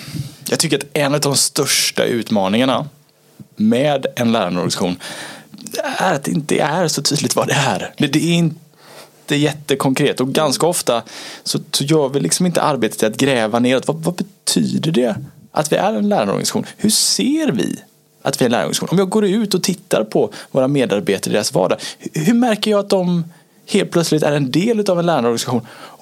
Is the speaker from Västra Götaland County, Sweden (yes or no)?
yes; Gothenburg, Västra Götaland County, Sweden; born there; accent: Rikssvenska; född i Göteborg trots min rikssvenska dialekt. Lever det här än idag.